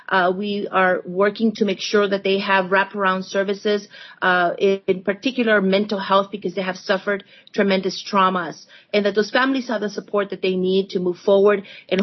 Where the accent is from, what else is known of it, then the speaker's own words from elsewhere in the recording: El Salvador; I myself, I'm from El Salvador, and this is my country